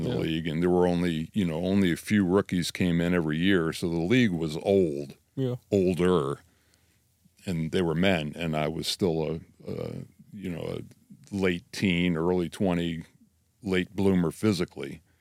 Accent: Connecticut, United States; And coming from the north, growing up in Connecticut, you know, the Greek life is not a big thing.

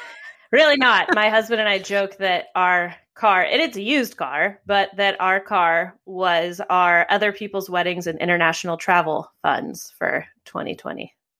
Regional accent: New York City, New York, United States; none of which were in my hometown of New York City.

